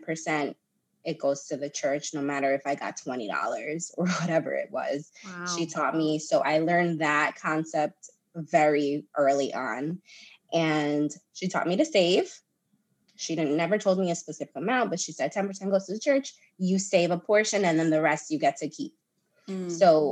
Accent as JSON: {"language": "English", "town": "Queens", "region": "New York", "country": "United States", "tie": "born or raised there", "said": "So I was born and raised in Queens. My mother, she's Dominican. I was born and raised in Queens."}